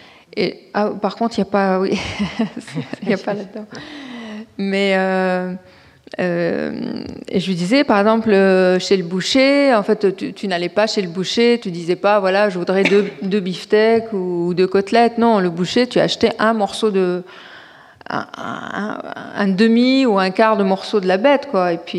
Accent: Iraq; now in France; C'est-à-dire que il savait que je venais d'Irak, de temps en temps, il était au courant de certaines anecdotes, mais j'ai jamais beaucoup parlé de l'Irak parce que c'est en moi.

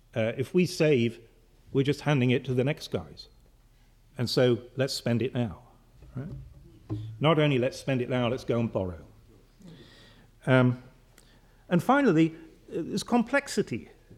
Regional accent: United Kingdom; as a Brit, I cannot resist the example of the euro

